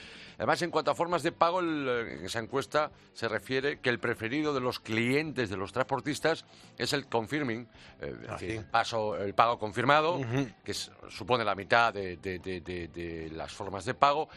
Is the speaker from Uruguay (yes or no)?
no; Vigo, Galicia, Spain; caso va a ser paisana mía, la furgoneta pequeña de la marca alemana, la Combo, se empezará a montar en mi tierra natal, en Vigo